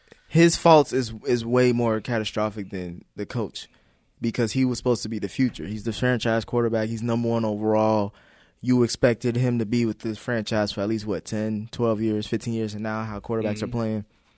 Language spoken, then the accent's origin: English; Cincinnati, Ohio, United States; and granted, I'm from Cincinnati